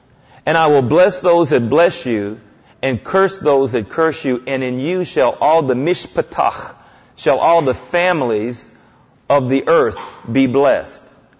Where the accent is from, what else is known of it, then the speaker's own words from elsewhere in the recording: Houston, Texas, United States; now in Moscow; I grew up in Third Ward in Houston, Texas, in the African American community. That's my home culture, in my home community.